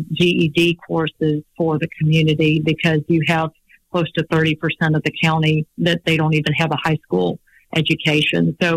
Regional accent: Huntsville, Alabama, United States; So I'm originally from the Huntsville area.

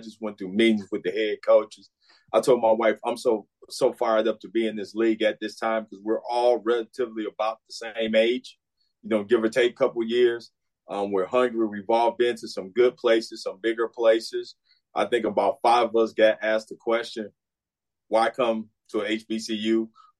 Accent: Chicago, Illinois, United States; And I'm from Chicago, so Canton, Ohio is probably, man, the closest game I've played to Chicago since

